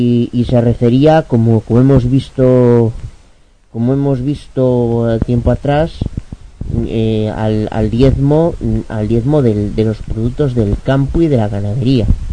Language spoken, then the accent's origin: Spanish; Galicia, Spain; Soy abogado de Galicia, España.